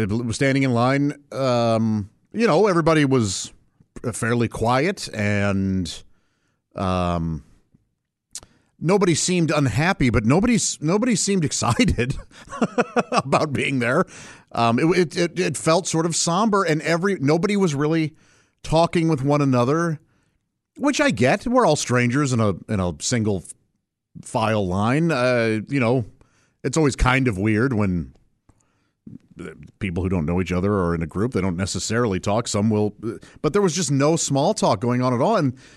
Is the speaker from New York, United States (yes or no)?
no; St. Louis, Missouri, United States; When I grew up in St. Louis, oftentimes you would walk up to a house and in order to get candy, you would have to tell a joke